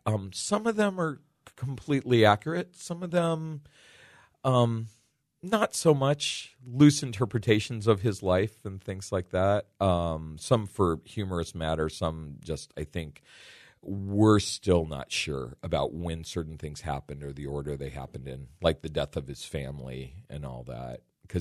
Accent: West Coast, United States; also born or lived in Texas; Oh, I'm from the West Coast originally. So, and then I've lived half my life in Texas.

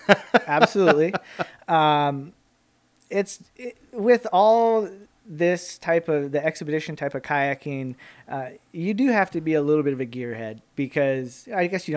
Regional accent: Anchor Point, Alaska, United States; And that's probably because I grew up in Anchor Point, and it's a great place.

